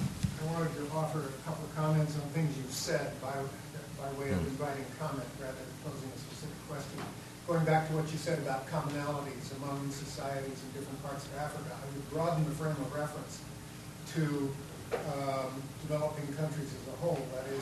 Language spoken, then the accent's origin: English; Indonesia; now in United States; I came from Indonesia to Near East Michigan to a graduate seminar